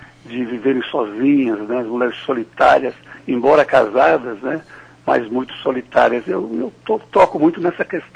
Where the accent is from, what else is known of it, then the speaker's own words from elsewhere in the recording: Minas Gerais, Brazil; also born or lived in Bahia; a minha infância passada em Minas Gerais, a minha infância passada na Bahia